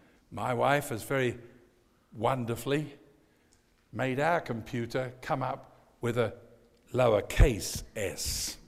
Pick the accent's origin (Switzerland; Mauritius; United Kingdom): United Kingdom; England; now in United States; And I'm an Englishman, if I hadn't lived in the United States, I'd have had no color at all.